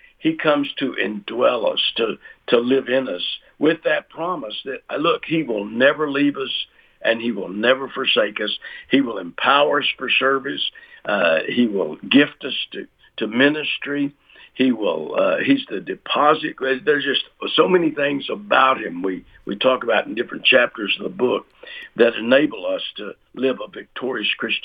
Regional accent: Fort Worth, Texas, United States; I mentioned I grew up in Fort Worth.

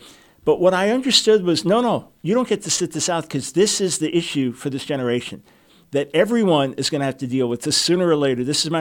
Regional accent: Long Island, New York, United States; also born or lived in Manhattan; Born and raised in New York City.

